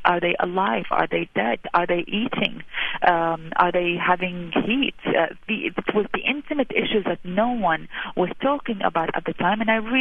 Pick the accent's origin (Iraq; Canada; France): Iraq; now in United States; Growing up in Iraq, it was also illegal for us to own or read newspapers or magazines like Time Magazine or Newsweek.